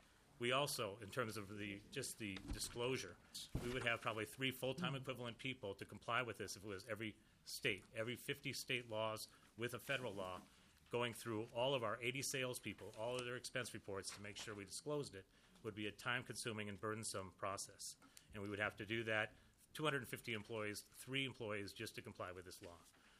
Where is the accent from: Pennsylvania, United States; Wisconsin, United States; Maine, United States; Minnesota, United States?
Minnesota, United States; St. Anthony; I am a constituent. I grew up in St. Anthony Village.